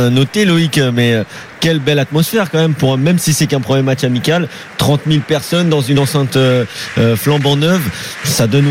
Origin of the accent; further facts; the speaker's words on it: France; Alors chez nous en France, on regarde avec des grands yeux